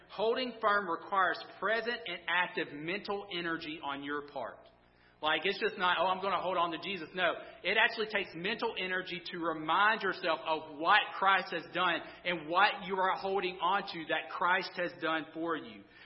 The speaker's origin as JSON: {"language": "English", "region": "Deep South", "country": "United States", "tie": "born or raised there", "said": "listen, we're in the South and I was raised in the Deep South."}